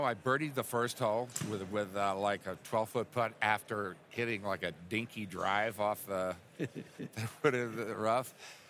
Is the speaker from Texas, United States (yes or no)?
yes; Houston, Texas, United States; Yeah, I'm from Houston originally.